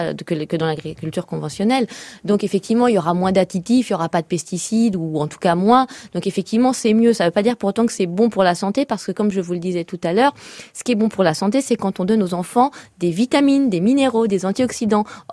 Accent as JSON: {"language": "French", "town": "Paris", "region": "Île-de-France", "country": "France", "said": "Voilà, moi je viens de la Goutte d'or."}